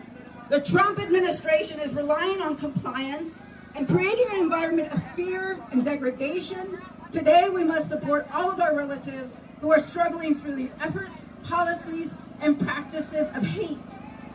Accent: St. Paul, Minnesota, United States; My Tiwahe, my family, comes from Black Dog's Village, which many of you know today as Egan. We come from Kapoja, known today as St. Paul, from Hayata Otume and Bede Makaska, here in South Minneapolis.

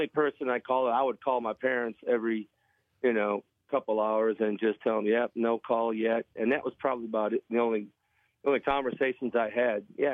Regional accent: Buffalo, New York, United States; I grew up in Buffalo, New York, getting drafted by Green Bay. I was used to the cold

